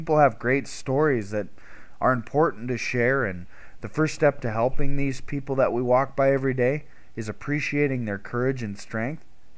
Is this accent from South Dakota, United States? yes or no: yes; South Dakota, United States; I've born and raised in South Dakota. I love it and don't plan on going anywhere else.